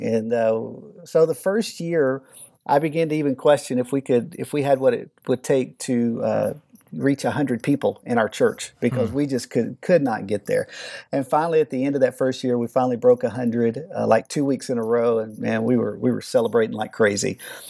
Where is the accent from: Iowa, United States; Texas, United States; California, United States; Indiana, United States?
Texas, United States; I grew up in Texas all of my life, and I lived about 4.5 hours from San Antonio in Southeast Texas.